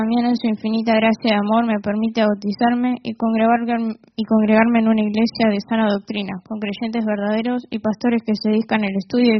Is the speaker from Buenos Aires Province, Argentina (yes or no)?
yes; Lobos, Buenos Aires Province, Argentina; born there; Nací en Lobos el 23 de mayo del 2007. En ese entonces mis padres tenían 3 años de casados. Los dos provenían de familias pentecostales.